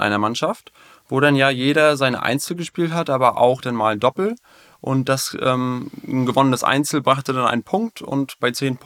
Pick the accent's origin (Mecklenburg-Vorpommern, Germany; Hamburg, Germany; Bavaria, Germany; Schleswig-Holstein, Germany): Mecklenburg-Vorpommern, Germany; Güstrow; ich komme hier aus Güstrow, bin hier mein ganzes Leben, bin geboren, aufgewachsen